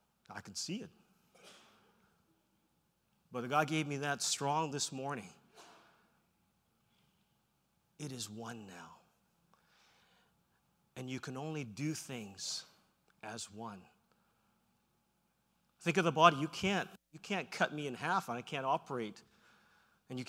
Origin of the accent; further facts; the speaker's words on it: Vancouver, British Columbia, Canada; when I was young, growing up in Vancouver, I used to get beat up for being Chinese.